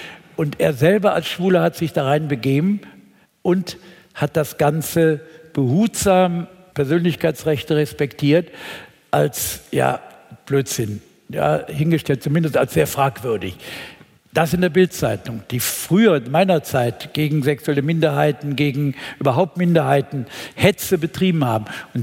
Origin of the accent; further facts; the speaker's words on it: Cologne, North Rhine-Westphalia, Germany; in meiner Heimatstadt Köln gab es nicht mal Kältebusse